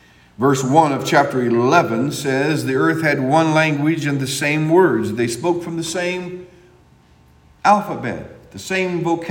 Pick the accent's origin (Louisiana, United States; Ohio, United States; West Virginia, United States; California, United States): Ohio, United States; When people who are born and raised in Texas, they think that I speak with an accent. I'm from Northeast Ohio.